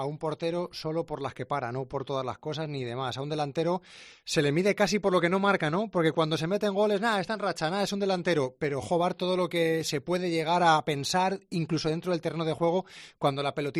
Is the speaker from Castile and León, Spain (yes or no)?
yes; Salamanca, Castile and León, Spain; moved away; Yo soy de Salamanca, llevo 10 años aquí.